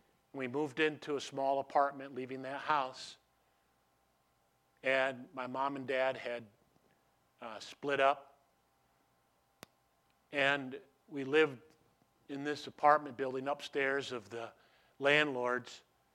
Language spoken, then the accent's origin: English; Herkimer, New York, United States; born there; And I marked that time in that place where I was born